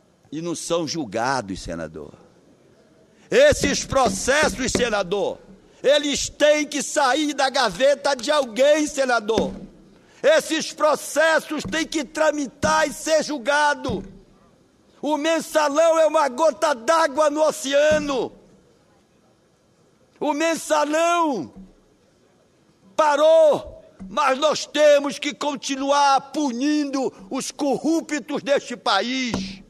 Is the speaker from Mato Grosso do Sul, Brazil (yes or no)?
no; Pará, Brazil; de um homem da minha terra que ficou rico, milionário, à custa do povo da minha terra. Olhem, meu querido Pará